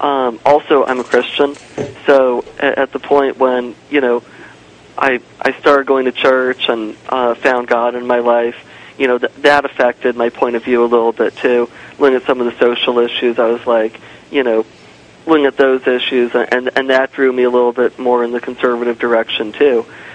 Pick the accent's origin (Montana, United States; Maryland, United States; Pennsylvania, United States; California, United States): California, United States; Thousand Oaks; Well, I'm from a more conservative area than usual. I'm from Thousand Oaks.